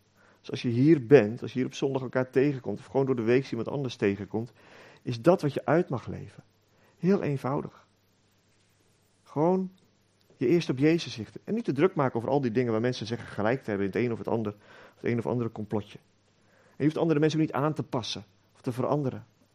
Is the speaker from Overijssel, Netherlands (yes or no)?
no; Lelystad, Flevoland, Netherlands; Ik ben opgegroeid in Lelystad en daar zaten we in de gemeente.